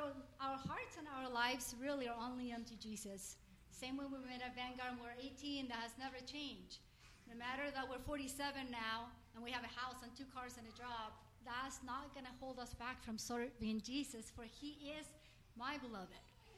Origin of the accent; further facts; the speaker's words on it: Chile; English is a second language; moved away as an adult; now in United States; So I was sent out when I was 18 from Chile to be a missionary to California, not knowing what it meant.